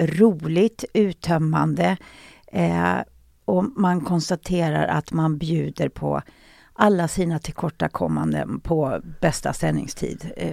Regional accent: Solna, Stockholm County, Sweden; Mamma och pappa är bördiga ifrån Dalarna, Ludvika. Men vi bodde i Solna, så där är jag uppväxt, utanför Stockholm. Men vi tillbringade all ledig tid uppe i Ludvika

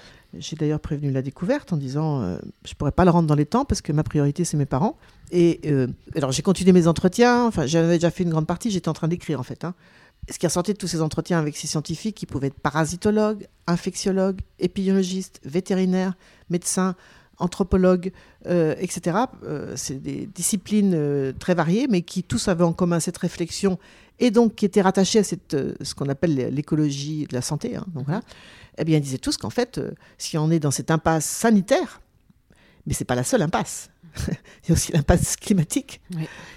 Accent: Nouvelle-Aquitaine, France; Et c'est un peu l'emblème de ma région d'origine.

